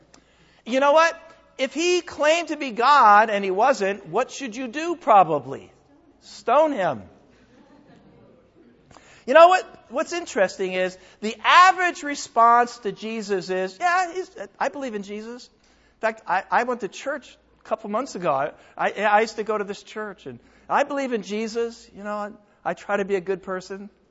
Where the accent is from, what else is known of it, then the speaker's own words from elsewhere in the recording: California, United States; It's because I'm from Southern California. You know, Southern California, as they say that down there.